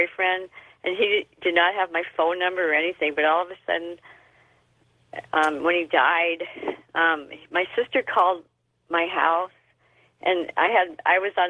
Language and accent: English; Seattle, Washington, United States; now in Tri-Cities, United States; and I'm from Seattle. But then I moved to Tri-Cities, but this happened a few years ago.